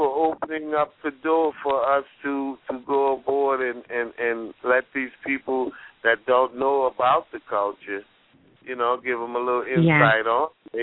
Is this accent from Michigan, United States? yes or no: no; New Orleans, Louisiana, United States; I went all the way up to New York and some people found out I was from New Orleans, and they treated me real, real nice.